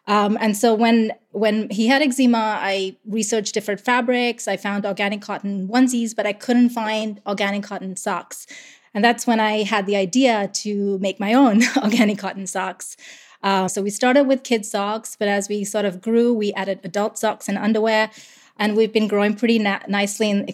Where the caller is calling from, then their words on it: Toronto, Ontario, Canada; I'm calling from Toronto, Ontario, in Canada.